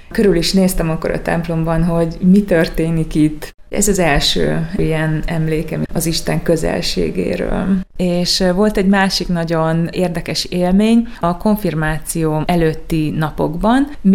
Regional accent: Transylvania, Romania; ugye Erdélyből származom

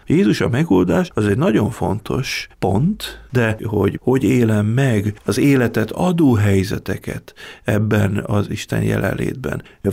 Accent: Baranya, Hungary; Engem katolikusnak kereszteltek, van egy evangélikus ága is a családnak, Baranyából származunk, és én Pécsre kerültem középiskolába és a főiskolára.

